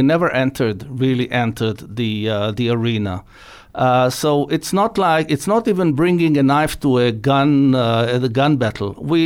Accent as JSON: {"language": "English", "country": "Israel", "said": "People care when they hear that I'm from Israel."}